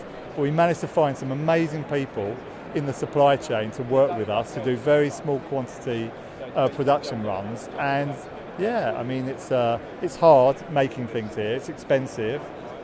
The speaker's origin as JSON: {"language": "English", "country": "United Kingdom", "accent": "British", "said": "And I'll turn up with my British accent, and people just wax lyrical about, you know, British design and engineering and everything else."}